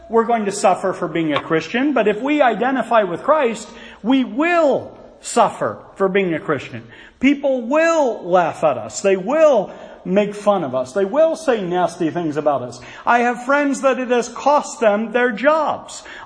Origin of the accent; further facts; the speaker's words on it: Philadelphia, Pennsylvania, United States; But I come from Philly territory, so don't expect me to weep too much anyway.